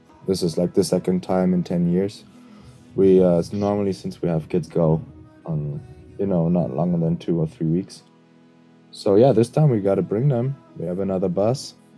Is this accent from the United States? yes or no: no; Germany; now in Berlin, Germany; We are based in Berlin. We are from Germany.